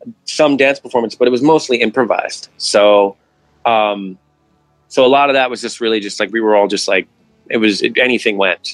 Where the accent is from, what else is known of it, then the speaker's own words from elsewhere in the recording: Brooklyn, New York, United States; like me growing up in Brooklyn and New York